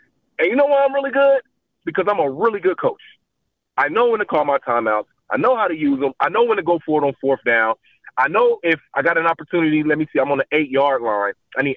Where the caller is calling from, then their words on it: Nashville, Tennessee, United States; from Nashville.